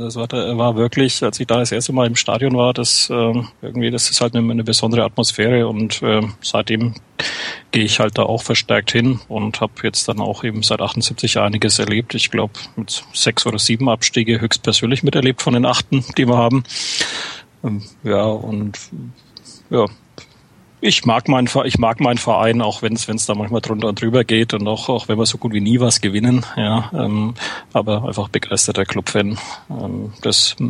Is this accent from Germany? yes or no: yes; Bavaria, Germany; accent: Franconian; Wie man an der Aussprache sicherlich hören kann, komme ich aus Franken. Ich vertrete also Lothar Matthäus Dialekt.